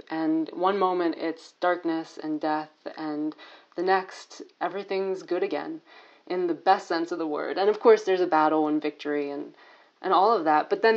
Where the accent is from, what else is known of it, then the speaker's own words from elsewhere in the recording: New York, United States; I'm from New York State in the USA.